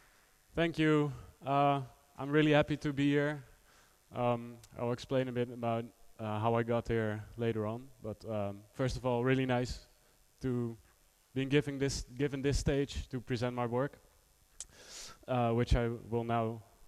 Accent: Rotterdam, South Holland, Netherlands; English is a second language; I'm an artist from Rotterdam, the Netherlands.

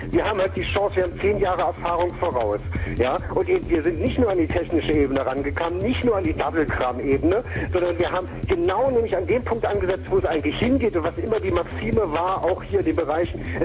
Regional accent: Bielefeld, North Rhine-Westphalia, Germany; Ich komme wirklich aus Bielefeld, ist kein Witz

